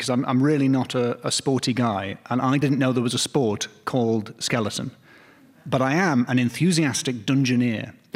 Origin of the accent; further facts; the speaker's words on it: Durham, North East England, United Kingdom; I'm from Durham, which technically makes me the most northern member of the panel.